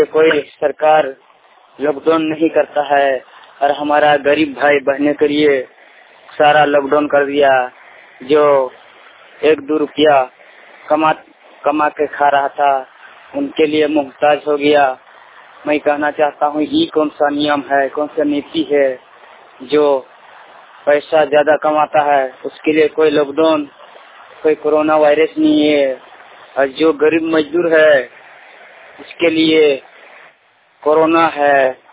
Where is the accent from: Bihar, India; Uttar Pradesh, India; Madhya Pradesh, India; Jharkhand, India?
Jharkhand, India; झारखंड का हर व्यक्ति से और हमारा झारखंड का मुख्यमंत्री